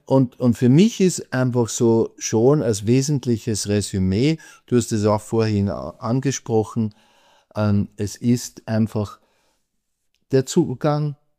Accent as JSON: {"language": "German", "country": "Austria"}